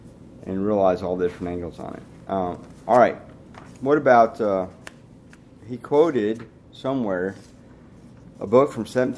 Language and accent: English; Iowa, United States; But, you know, growing up in Iowa, I just remember, you know, guys talking about, you know, they were going to lose their, you know, the 360 acres they inherited from their parents.